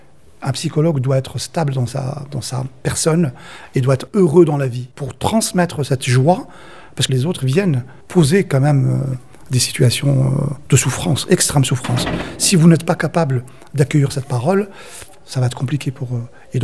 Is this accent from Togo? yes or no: no; Algeria; now in France; Quand j'étais enfant, dans mon quartier, moi, je viens d'Algérie, je viens d'un quartier populaire.